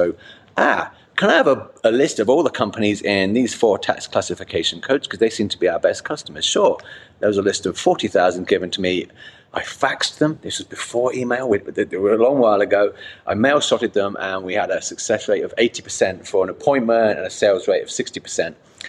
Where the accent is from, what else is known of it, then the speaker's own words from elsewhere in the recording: England, United Kingdom; and I'm English, and damn, I was attractive then.